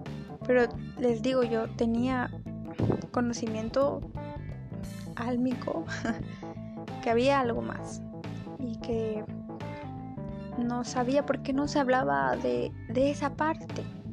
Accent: Mexico; Yo me crecí en una familia católica, yo soy de México

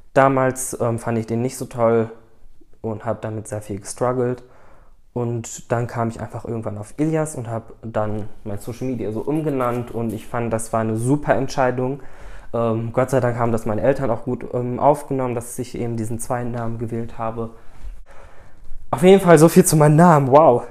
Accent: Turkey; Dadurch macht es meinen Namen einfach türkisch, dadurch, dass dieser … da ist. Und ich bin ja auch Türke, also ich habe kein arabisches Blut oder so.

